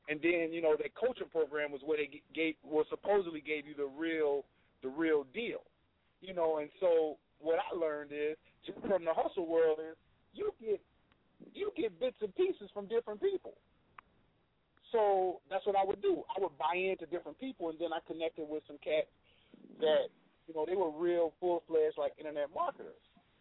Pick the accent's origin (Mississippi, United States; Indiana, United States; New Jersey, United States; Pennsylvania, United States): Indiana, United States; Gary; and I come from Gary, Indiana, just for the record. So I'm used to seeing, you know, black everything, right? You know, it's a 90% black city